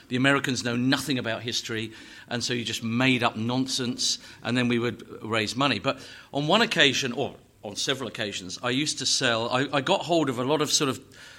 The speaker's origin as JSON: {"language": "English", "town": "Windsor", "region": "South East England", "country": "United Kingdom", "tie": "born there", "said": "because I was born in Windsor. And there's Windsor Castle there"}